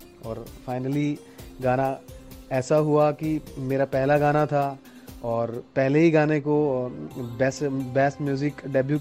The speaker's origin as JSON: {"language": "Hindi", "town": "Shrimadhopur", "region": "Rajasthan", "country": "India", "tie": "born or raised there", "also_born_or_lived": "Jaipur", "moved": "as an adult", "said": "राजस्थान में एक जिला है सीकर, उसमें एक छोटी सी तहसील है श्रीमाधोपुर के नाम से, मैं वहीं का हूँ और मेरी पढ़ाई सब वहीं से हुई है, बचपन वहीं बीता है। लेकिन 2002 में मैंने मेरा गांव छोड़ दिया था"}